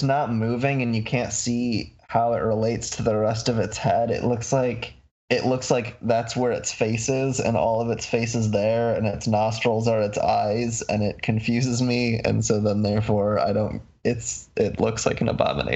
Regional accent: Michigan, United States; I'm from Michigan, so that they're I live in their home turf.

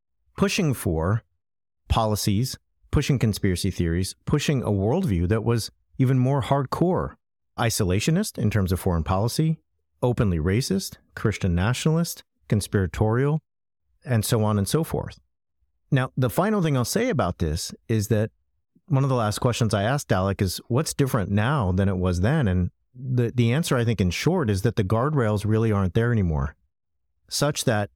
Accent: Orange County, California, United States; I'm from Orange County, California.

